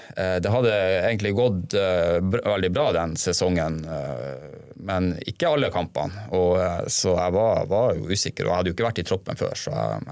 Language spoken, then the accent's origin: Norwegian; Finnmark, Norway; Så jeg kom jo fra Finnmark